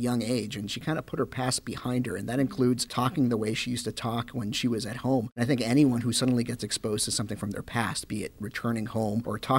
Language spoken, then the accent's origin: English; Canada; speaking as a Canadian, it's something that I've experienced and know a little something about.